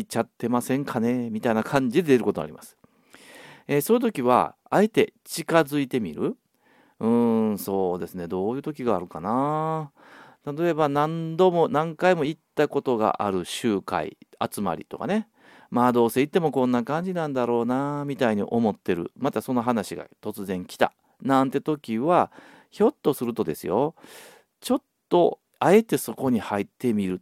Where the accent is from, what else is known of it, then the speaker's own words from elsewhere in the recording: Osaka, Japan; accent: Osaka dialect; 僕はね、大阪出身なので、かなり大阪弁のイントネーションになってますが